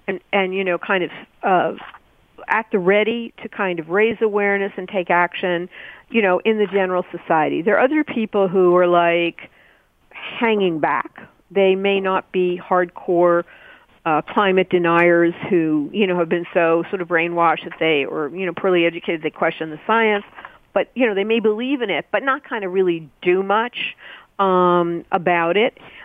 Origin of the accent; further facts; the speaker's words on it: New York City, New York, United States; and I'm from the New York City area